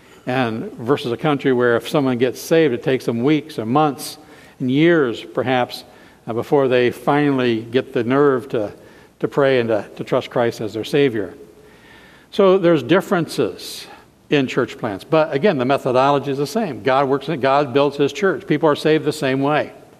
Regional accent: Midwest, United States; I was raised in the Midwest.

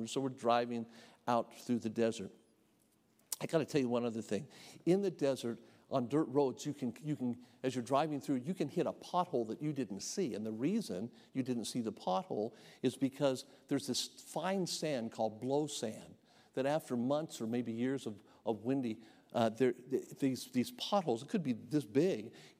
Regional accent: Nevada, United States; I grew up here in Nevada. I was out in the desert all the time as a kid.

